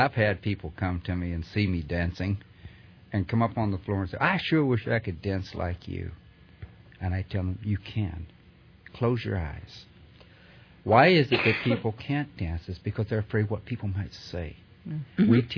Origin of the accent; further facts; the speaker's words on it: Louisiana, United States; I'm from Louisiana, and she's from Africa.